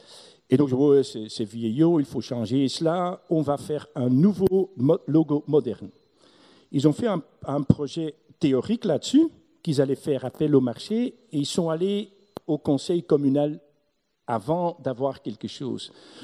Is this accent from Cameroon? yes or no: no; Antwerp, Flanders, Belgium; first language Antwerp dialect; French is a second language; Moi, je suis né à Anvers. Hein, j'ai habité une année à Londres, mais le reste de ma vie, j'ai vécu à Anvers. Ma langue maternelle, c'est l'anversois. Le néerlandais, j'ai appris à l'école.